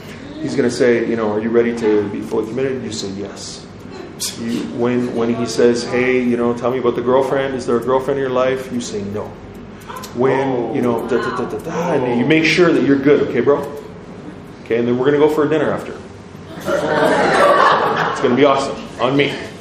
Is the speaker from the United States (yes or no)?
no; Canada; I'm Canadian.